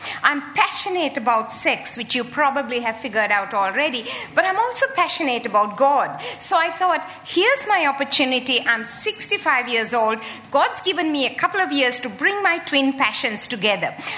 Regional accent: Sri Lanka; now in Sydney, Australia; And I grew up in Sri Lanka. I was born and I grew up in the tea plantations of Sri Lanka. I have been a Christian since I was a teenager

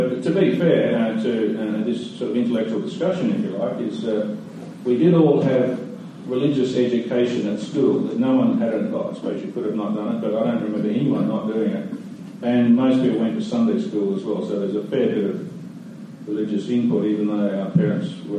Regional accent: Perth, Western Australia, Australia; Dad worked in a factory and a pretty traditional kind of working class family. We couldn't afford a car and a TV, and we just rode our bikes around and swam in the dirty Swan River down there in Bassendea

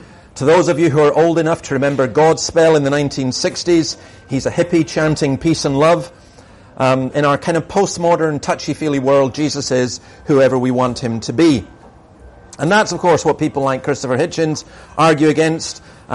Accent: Scotland, United Kingdom; I am a Scottish Presbyterian minister, so speaking for 20 minutes is really difficult.

